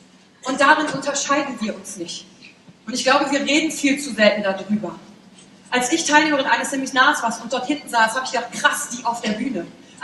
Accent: Wülfrath, North Rhine-Westphalia, Germany; born there; Ich bin geboren in Wülfrath. Kennt das jemand? Ach, geil. Es liegt bei Mettmann, bei Wuppertal, bei Düsseldorf. Kennt das jemand, Düsseldorf? Auch wenn nur diese Seite. 1981 bin ich geboren

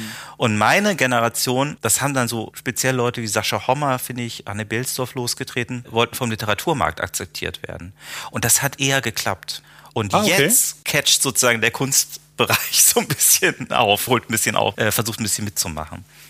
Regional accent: Erfurt, Thuringia, Germany; born there; Oder in meiner Geburtsstadt Erfurt gibt es in der ehemaligen Stasi-Gedenkstätte einen Glaskubus

